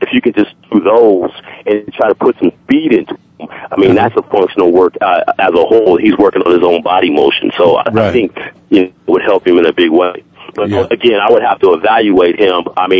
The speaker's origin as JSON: {"language": "English", "town": "Bakersfield", "region": "California", "country": "United States", "said": "I'm from Bakersfield, California"}